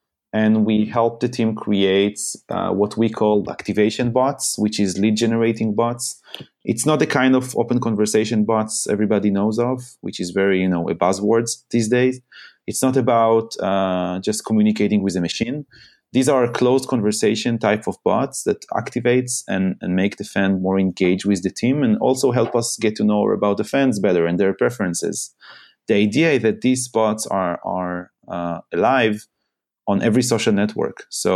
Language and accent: English; Haifa, Haifa District, Israel; I used to own a very big bar in my hometown here in Haifa.